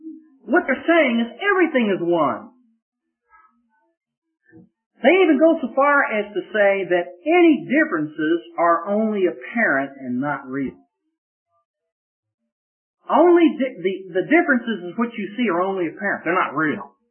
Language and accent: English; Oklahoma, United States; even though I am from Oklahoma, I think I can tell you the difference between a rock and a carrot.